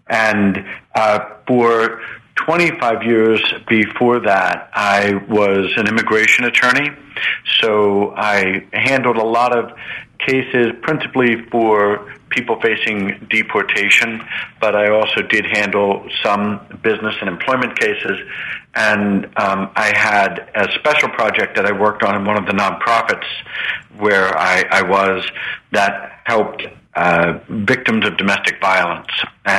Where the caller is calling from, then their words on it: Harrisburg, Pennsylvania, United States; I'm calling you from Harrisburg